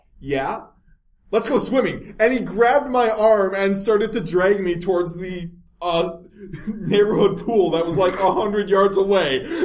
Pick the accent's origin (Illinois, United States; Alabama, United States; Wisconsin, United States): Wisconsin, United States; I'm from Wisconsin.